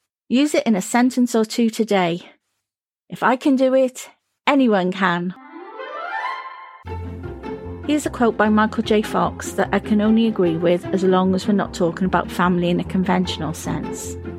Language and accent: English; Cardiff, Wales, United Kingdom; born there; I was born in Cardiff in the 1970s to parents